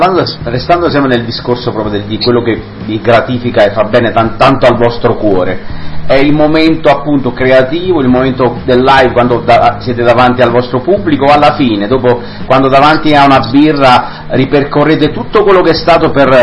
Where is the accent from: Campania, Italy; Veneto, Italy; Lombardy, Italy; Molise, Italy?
Molise, Italy; perché io sono molisano, quindi è giusto ricordarlo